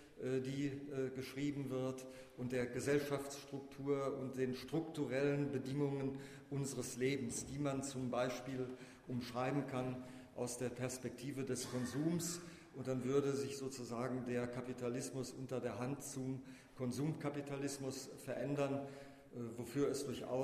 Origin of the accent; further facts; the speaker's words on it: Lusatia, Germany; Ich komme ja aus der Lausitz, da hatte Vattenfall sozusagen das Land in seiner Hand, heute nach dem Verkauf LEAG.